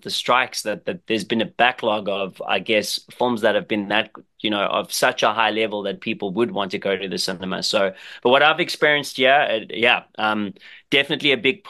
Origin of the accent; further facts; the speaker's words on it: South Africa; growing up in South Africa